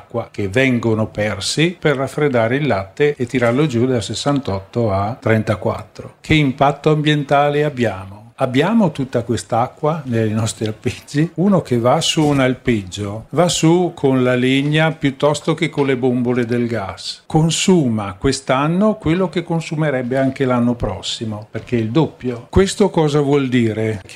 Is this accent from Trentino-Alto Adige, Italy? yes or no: yes; Trentino-Alto Adige, Italy; Io vengo dal Trentino.